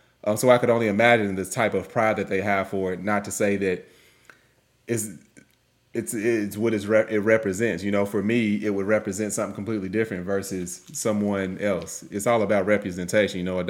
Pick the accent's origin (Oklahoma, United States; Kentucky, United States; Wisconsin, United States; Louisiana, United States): Kentucky, United States; now in California; Perfect example is we're in Kentucky. I'm from Kentucky, UK.